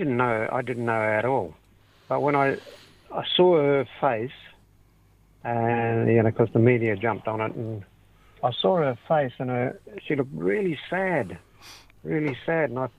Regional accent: Narrogin, Western Australia, Australia; born there; Goreng Menang, down south. And, but I was born in Narrogin.

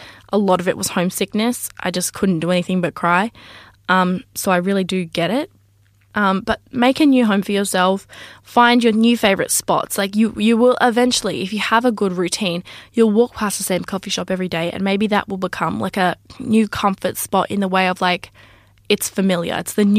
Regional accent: Broome, Western Australia, Australia; now in Perth, Australia; transitioning from a small town to a big city. People that don't know, when I was 17, I moved from Broome to Perth.

